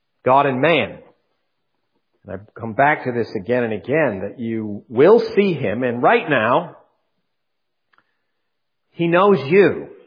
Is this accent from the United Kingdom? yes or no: no; Canada; born there; By birth, you know that I was born in Canada, and as I was born in Canada, I was born a subject of Queen Elizabeth.